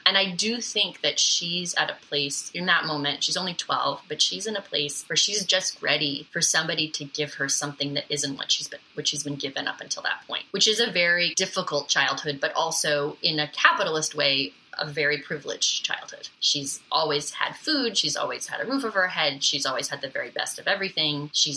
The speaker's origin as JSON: {"language": "English", "town": "Portland", "region": "Oregon", "country": "United States", "tie": "born or raised there", "also_born_or_lived": "Senegal / Vermont", "said": "So we lived in Senegal until I was 6, and then we moved back to the States, and my parents had their second child. And then when I was like 9, we moved out to Oregon. And basically, I spent my formative years from 9 to 18 living in Portland"}